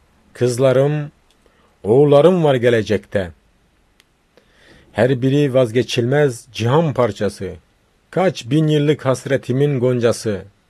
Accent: Turkey; now in Toulouse, France; je viens de Turquie, mon origine c'est kurde, et depuis 20 ans que je suis en France, j'habite à Toulouse.

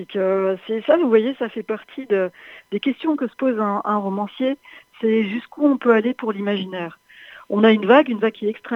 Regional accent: Auvergne-Rhône-Alpes, France; Je suis reliée à l'eau depuis la Loire près de laquelle je suis née, où j'ai grandi, parce que je suis née en Auvergne.

